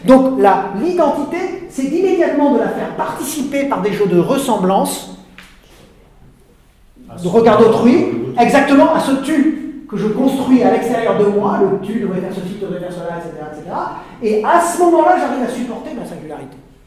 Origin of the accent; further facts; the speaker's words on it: France; j'avais le sentiment esthétique de mon appartenance à la France.